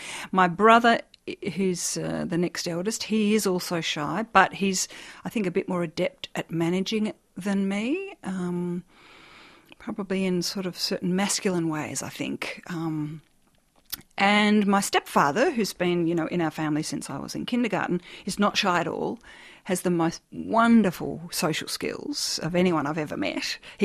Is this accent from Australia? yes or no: yes; Brisbane, Queensland, Australia; born there; My parents were living in Brisbane at the time. I was born in Brisbane